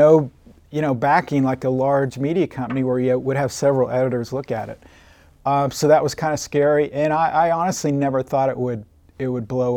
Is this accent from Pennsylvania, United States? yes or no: no; Oklahoma City, Oklahoma, United States; But I grew up in Oklahoma City, went to UConn High School, went to Oklahoma State, and then after Oklahoma State, I got a job in Odessa, Texas.